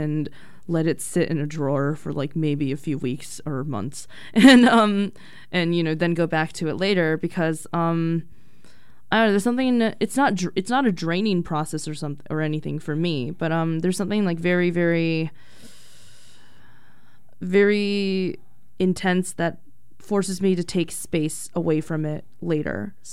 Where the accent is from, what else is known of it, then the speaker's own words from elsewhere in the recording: United States; being an international student and also, you know, being American in an international city.